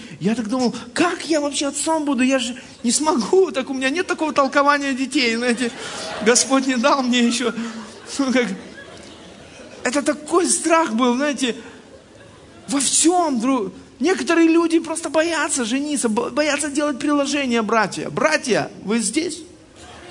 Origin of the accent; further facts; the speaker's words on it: Odesa, Odesa Oblast, Ukraine; извините, я из Одессы приехал